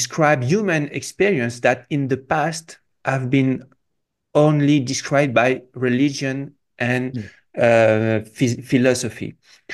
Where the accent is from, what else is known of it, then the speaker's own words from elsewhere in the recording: Morocco; I'm French and Peruvian, and I was born in Morocco. I grew up in Morocco, and as you know, I lived in the US